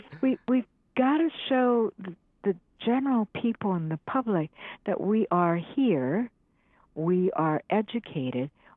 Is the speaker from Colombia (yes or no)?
no; Hawaii, United States; I am third generation, so, you know, I was born and raised in Hawaii, so were my parents. But my grandparents spoke Japanese.